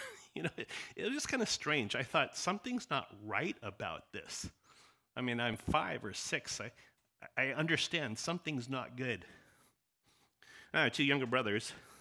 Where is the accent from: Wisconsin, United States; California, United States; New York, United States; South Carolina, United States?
California, United States; Los Angeles; born there; I was born in South Central LA. I wasn't from the East